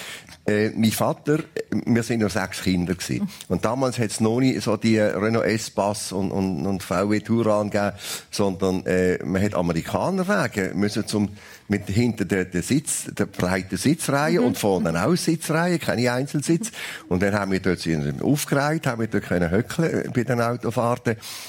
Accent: Switzerland; Und ich habe gemerkt, es ist eine andere Mentalität als bei uns in der Schweiz.

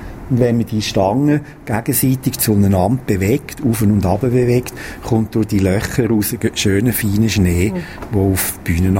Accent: Arth, Schwyz, Switzerland; Ja, ich bin in Art aufgewachsen mit Haufen Geschwistern, jawohl. Und später sind wir nach Goldau gezügelt und haben dort zwei Häuser gebaut, dass alle Platz hatten.

